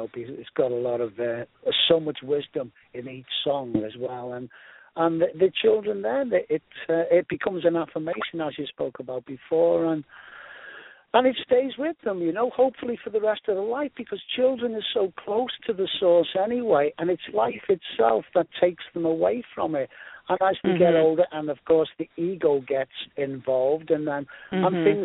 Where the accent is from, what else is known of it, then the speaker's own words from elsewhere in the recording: Liverpool, North West England, United Kingdom; of course, I'm from the Liverpool area, and I was a bit young. I was very young when … were making it big.